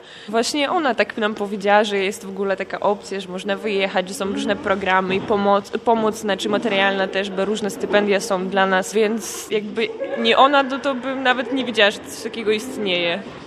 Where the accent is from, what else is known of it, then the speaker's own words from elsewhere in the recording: Kazakhstan; Polish is a second language; moved away as an adult; now in Gdańsk, Poland; bo akurat jestem tą studentką z Kazachstanu i właśnie 3 lata temu przyjechałam